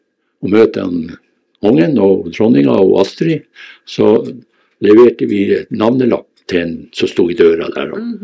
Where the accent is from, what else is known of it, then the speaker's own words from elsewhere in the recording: Troms, Norway; at jeg kom ifra Senja, den lille bygda